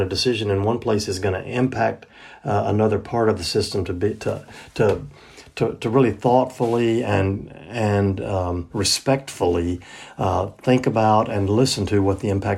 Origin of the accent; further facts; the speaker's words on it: Deep South, United States; Like, I grew up in the Deep South, where work ethic was, you know, like one of the highest values.